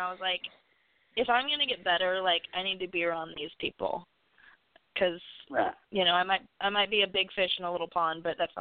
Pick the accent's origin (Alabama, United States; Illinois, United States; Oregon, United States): Oregon, United States; Portland; also born or lived in Seattle; now in Nashville, United States; I was born in Seattle and was grown and raised in Portland, Oregon, and then lived in Seattle this last year before moving to Nashville.